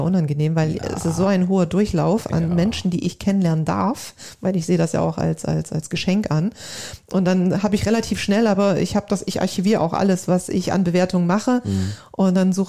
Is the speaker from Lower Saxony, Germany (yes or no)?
yes; Wilhelmshaven, Lower Saxony, Germany; Also ich komme aus Wilhelmshaven.